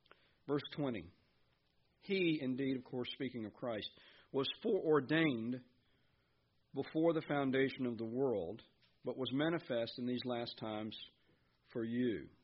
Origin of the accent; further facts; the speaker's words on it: the South, United States; Y'all, I know. And we're from the South.